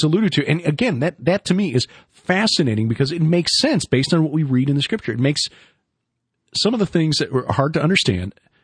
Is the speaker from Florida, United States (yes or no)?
no; Chicago, Illinois, United States; I don't know. I'm from Chicago.